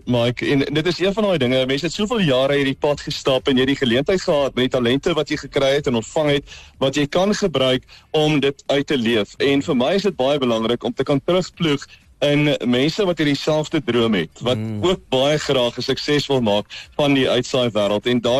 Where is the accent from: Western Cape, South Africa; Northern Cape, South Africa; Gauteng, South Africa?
Northern Cape, South Africa; Ek kom van die Noord-Kaap af, as 'n kaalvoet seentjie wat rondgestap het met toe nog 'n bandopnemer en my eie goed opgeneem het en teruggespeel